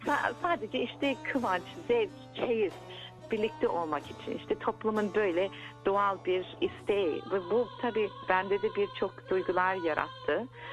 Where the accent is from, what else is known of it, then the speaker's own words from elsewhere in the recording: Wollongong, New South Wales, Australia; also born or lived in Brisbane; Ben Brisbane'de doğdum. Sonra Wollongong'da büyüdüm.